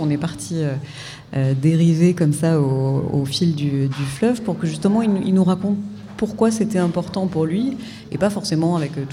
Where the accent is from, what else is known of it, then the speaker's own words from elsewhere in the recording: Grenoble, Auvergne-Rhône-Alpes, France; born there; Mais après moi je suis née à Grenoble, donc pas très loin d'ici, donc le Rhône est très important aussi.